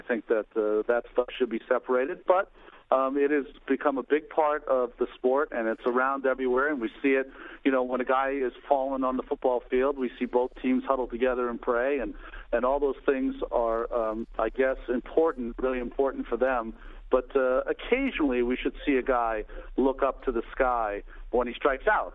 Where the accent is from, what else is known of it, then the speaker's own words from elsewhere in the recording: Hawaii, United States; Well, of course I do. My mom has Hawaiian blood. I think everyone in Hawaii is just so excited that they have a native son.